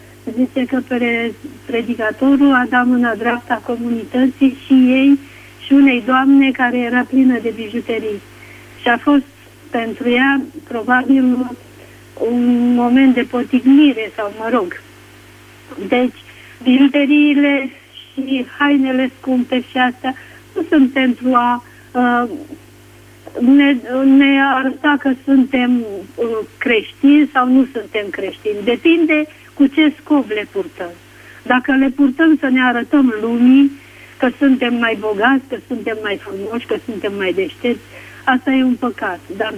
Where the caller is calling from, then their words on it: Aiud, Alba County, Romania; din Aiud.